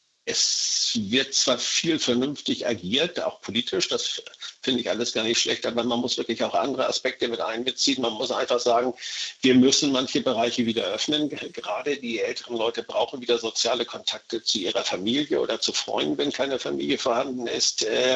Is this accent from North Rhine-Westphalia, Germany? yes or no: no; Hamburg, Germany; Also ich bin eigentlich Hamburger